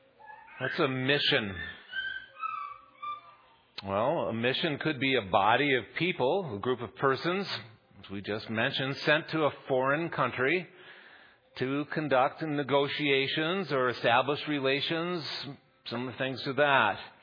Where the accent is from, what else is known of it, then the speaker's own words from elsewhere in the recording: Goshen, Indiana, United States; now in Pittsburgh, United States; I came from Indiana, from a little town, Goshen, and I came to Pittsburgh.